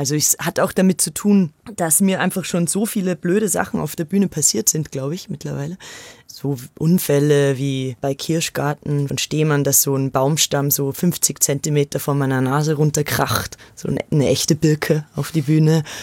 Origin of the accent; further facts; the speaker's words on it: Austria; Ich bin ja aus Österreich